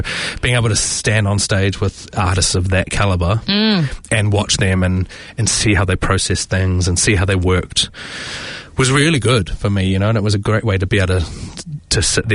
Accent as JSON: {"language": "English", "town": "Tauranga", "region": "Bay of Plenty", "country": "New Zealand", "tie": "born or raised there", "said": "I was born and raised in Tauranga, Tauranga Moana."}